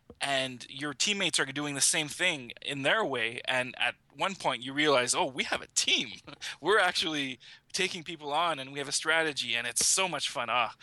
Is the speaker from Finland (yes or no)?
no; Canada; I'm Canadian.